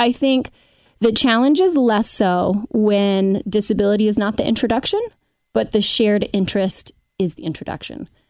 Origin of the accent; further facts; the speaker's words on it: Oakley, Ohio, United States; I grew up in Oakley, mother of two in Madisonville, married